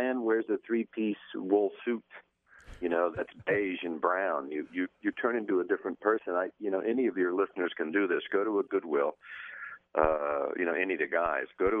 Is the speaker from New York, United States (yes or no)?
no; Marshalltown, Iowa, United States; But, you know, growing up in Marshalltown in 83 was not nearly as sexy as this show.